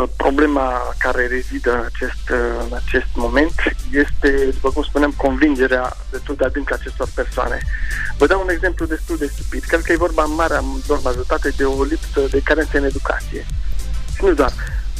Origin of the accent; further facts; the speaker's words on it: Târgu Mureș, Mureș County, Romania; moved away as an adult; now in France; Da, am plecat în 2001 din Târgu Mureș și, cum spune slavă Domnului, am reușit să-mi fac un drum în afara țării.